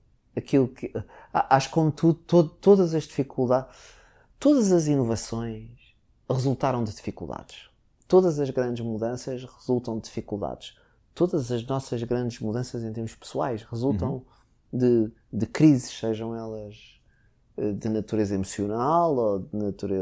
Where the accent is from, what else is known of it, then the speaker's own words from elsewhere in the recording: Lisbon, Portugal; nós somos lisboetas e estamos em Lisboa